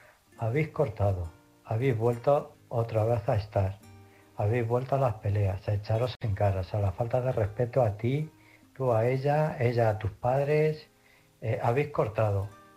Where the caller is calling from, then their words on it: Illescas, Castilla-La Mancha, Spain; de Illescas.